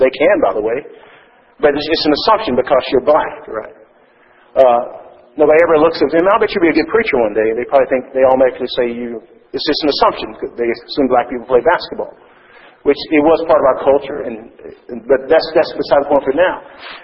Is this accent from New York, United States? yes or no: no; Texas, United States; born or raised there